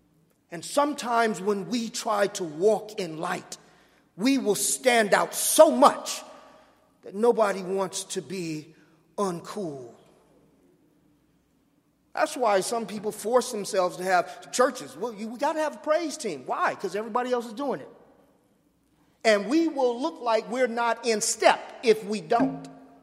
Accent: Los Angeles, California, United States; And please don't get it confused that because I'm from Los Angeles, I'm a Clipper fan.

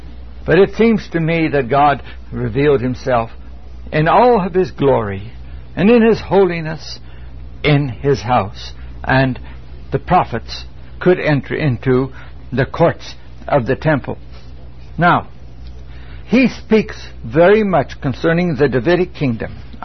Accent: Hanford, California, United States; I grew up in Central California, and I can remember when I was a kid, we lived down in Hanford, California, south of Fresno

